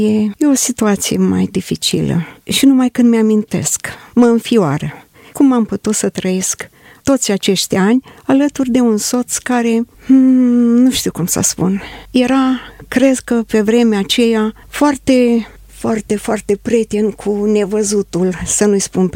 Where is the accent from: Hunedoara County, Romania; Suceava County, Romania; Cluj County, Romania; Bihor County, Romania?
Suceava County, Romania; Frătăuții Noi; born there; now in Bucharest, Romania; la Frătăuții Noi, satul meu în care m-am născut, întâi și întâi. Și după ce m-am căsătorit, am ajuns la București.